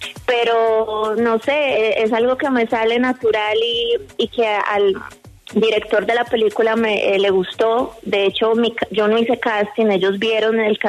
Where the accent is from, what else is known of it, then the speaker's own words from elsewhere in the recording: Colombia; han dado la serie 3 veces en mi país